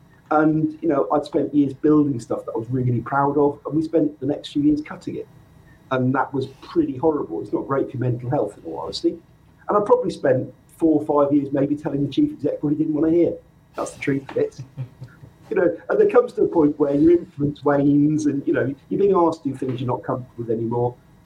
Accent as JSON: {"language": "English", "region": "South West England", "country": "United Kingdom", "lives_now": "England", "said": "I'm from the Southwest originally. I'm based in the Midlands today and been here for a very long time now."}